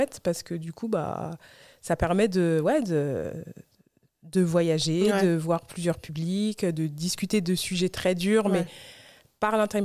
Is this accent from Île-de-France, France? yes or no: yes; Colombes, Île-de-France, France; now in Paris, France; j'ai grandi à Colombes, dans okay. le 92, jusqu'à mes 24 ans et demi, où j'ai déménagé à Paris, dans le 14e.